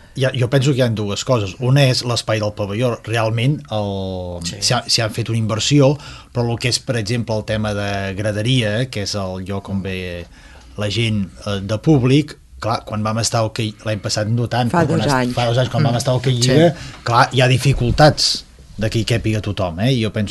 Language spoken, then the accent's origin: Catalan; Palamós, Catalonia, Spain; jo mateix sóc de Palamós, i portem els nostres fills aquí a jugar a hockey